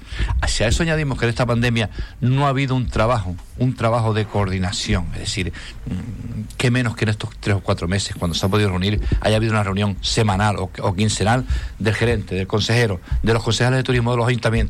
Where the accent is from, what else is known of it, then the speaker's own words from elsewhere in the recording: Villaverde, Spain; Yo que soy de Villaverde, veo que es un sitio, como bien sabes, muy gastronómico